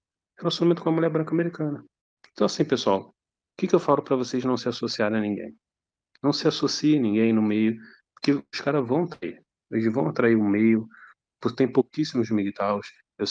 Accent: Rio de Janeiro, Brazil; Eu sou do Rio de Janeiro.

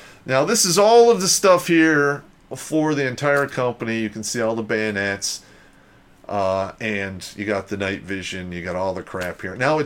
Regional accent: United States; basically American food, which I'm a fan of since I'm an American.

